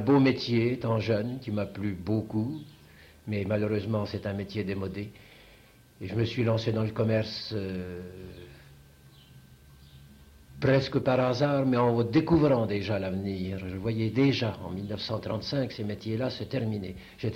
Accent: France; on ne reconnaît pas celui qui travaille chez nous en France.

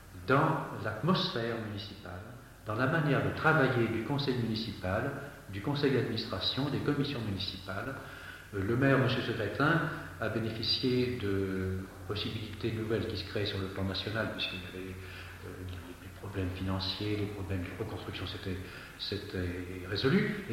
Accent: Angers, Pays de la Loire, France; now in Orléans, France; Mais je suis d'un département qui n'est pas très éloigné, je suis du Maine-et-Loire, Angers.

